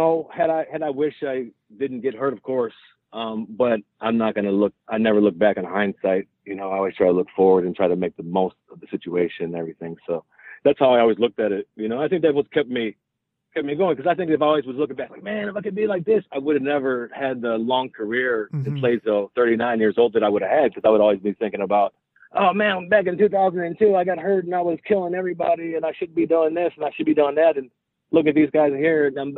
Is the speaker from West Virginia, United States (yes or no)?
no; Cleveland, Ohio, United States; moved away as an adult; now in Los Angeles, United States; And honestly, I'm from Cleveland, Ohio, and I was just done with the the brutal winters and coming out to LA for the first time.